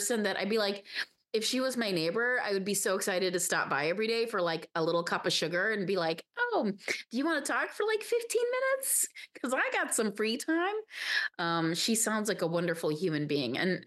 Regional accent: Chicago, Illinois, United States; I grew up outside of Chicago. So I read the Chicago Tribune. That was my newspaper.

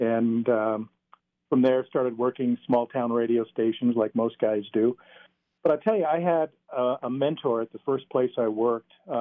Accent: Billings, Montana, United States; I grew up in Montana, specifically Billings

